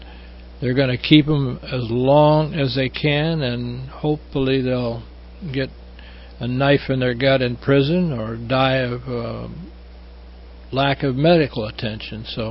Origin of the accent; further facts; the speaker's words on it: South Dakota, United States; I grew up in South Dakota, so that's smack dab in the middle class in America.